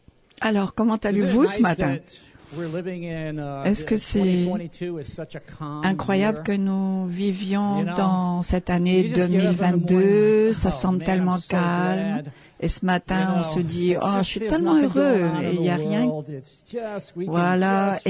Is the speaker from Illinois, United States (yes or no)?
no; New York, United States; Et quand j'étais un enfant, j'ai grandi à New York.